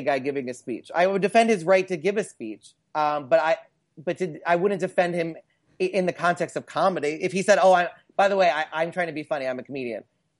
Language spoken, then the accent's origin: English; United States; I mean, I'm American